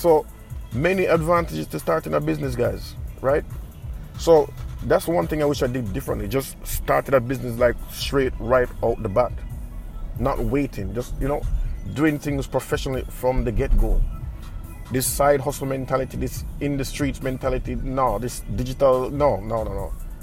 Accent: Jamaica; so as a Jamaican, you have this mindset where you want to kind of evade taxes.

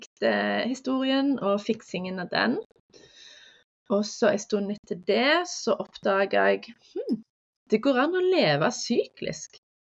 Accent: Stavanger, Rogaland, Norway; snart 39 år gammel kropp. Jeg er født og oppvokst i Stavanger

